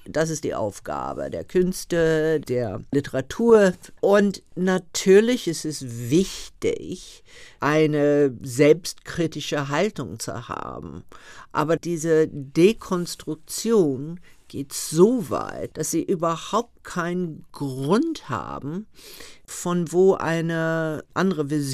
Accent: the South, United States; Ich bin im Süden der USA groß geworden mit der Bürgerrechtsbewegung.

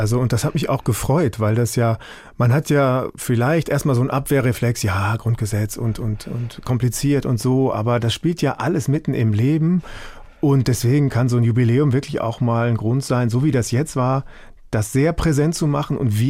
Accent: Aachen, North Rhine-Westphalia, Germany; Bin ich geboren und bin aber in Aachen vor allem aufgewachsen.

